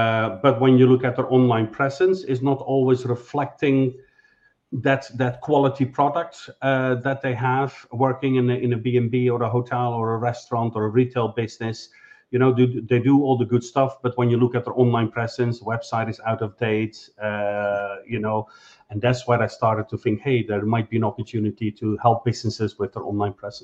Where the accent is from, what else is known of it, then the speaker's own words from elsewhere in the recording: Netherlands; But I'm from Holland originally.